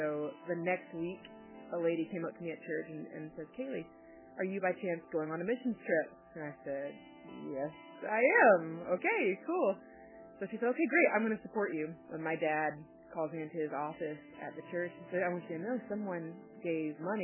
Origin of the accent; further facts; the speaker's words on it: Missouri, United States; I'll be attending Midwestern Baptist Theological Seminary in my home state of Missouri.